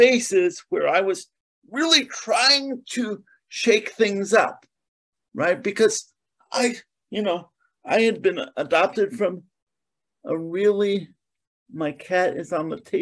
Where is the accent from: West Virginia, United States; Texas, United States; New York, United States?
West Virginia, United States; also born or lived in Connecticut; now in St. Louis, United States; I grew up first in Connecticut in foster care, right? Similar to what my bio said. Then I got adopted by rich West Virginians.